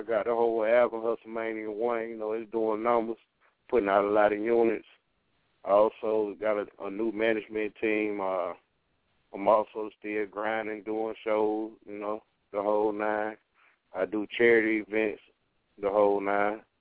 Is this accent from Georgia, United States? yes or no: no; Michigan, United States; now in Tuskegee, United States; Basically, man, I'm from Michigan, but I've been in Alabama a long time, representing Skigga to the full, the Tuskegee.